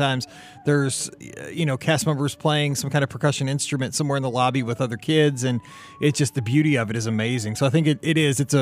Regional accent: St. Louis, Missouri, United States; You know, I'm from St. Louis, Missouri, in the middle of the United States.

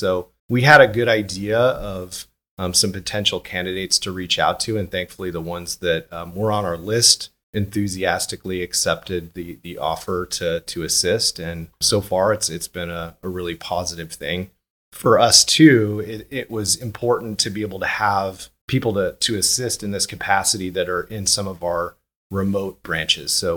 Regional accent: California, United States; Well, I grew up in the Bay Area, and I feel very fortunate that I was born in a generation that was privileged to see kind of the evolution of the internet.

